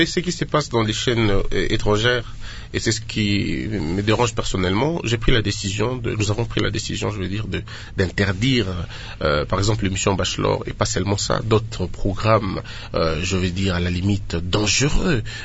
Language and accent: French; DR Congo; Nous sommes Congolais, nous sommes Bantous, nous avons nos cultures